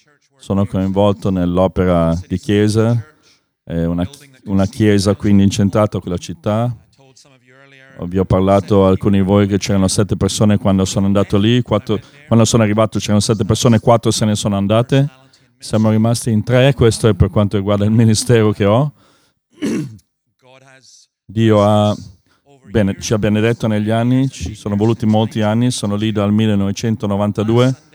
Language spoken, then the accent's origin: Italian; Scotland, United Kingdom; accent: Scottish; Italian is a second language; Spero che voi che capite inglese capite il mio accento scozzese.